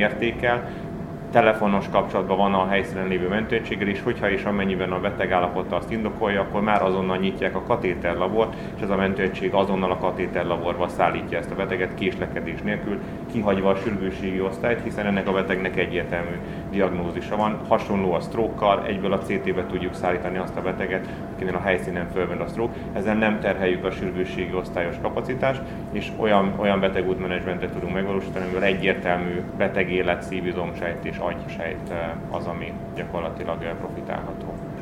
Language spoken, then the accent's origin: Hungarian; Debrecen, Hajdú-Bihar, Hungary; now in Budapest, Hungary; Mondom ezt Budapesten élő debreceniként persze